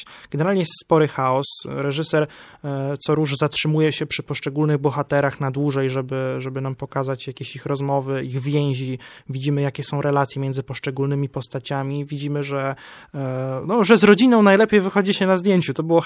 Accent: Romania; Polish is a second language; U nas w Rumunii wygląda to chyba dosyć podobnie, bo widzimy to po miejscu akcji.

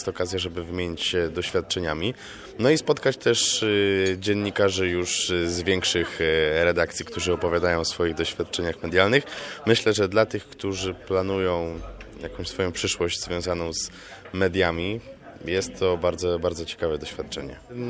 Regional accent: Łódź, Łódź Voivodeship, Poland; jestem z Łodzi, ze Studenckiego Rady Żak Politechniki Łódzkiej.

